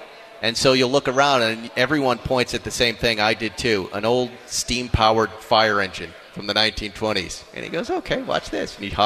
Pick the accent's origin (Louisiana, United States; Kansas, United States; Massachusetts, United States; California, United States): Massachusetts, United States; And I'm from Massachusetts. I'm from New England.